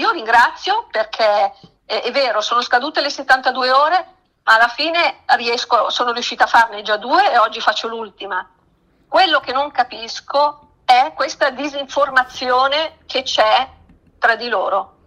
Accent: Pero, Lombardy, Italy; Esatto, io sono di Pero.

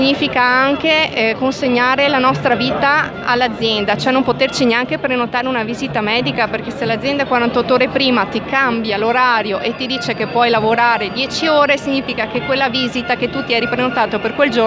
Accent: Venice, Veneto, Italy; Da Venezia.

